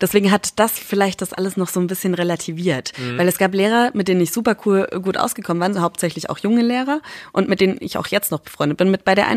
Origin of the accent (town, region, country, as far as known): Schweinfurt, Bavaria, Germany